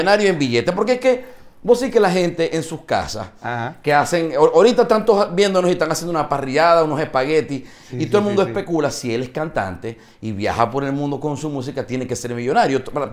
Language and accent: Spanish; Maracaibo, Zulia, Venezuela; born there; nacimos en Maracaibo y que somos guajiros. Porque mi familia es de Sinamaica, de todo el troncal del Caribe.